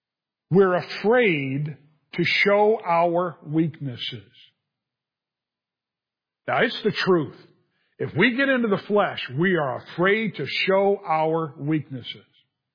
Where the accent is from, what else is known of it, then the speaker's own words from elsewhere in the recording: California, United States; Now, I grew up in Southern California.